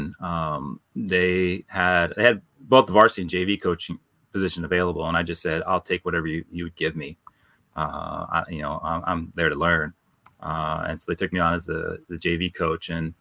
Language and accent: English; California, United States; moved away as an adult; now in Japan; My mother's Japanese. I was born in Japan, but I grew up in California. We left when I was two, so my mother didn't speak Japanese to me, and I didn't really learn it.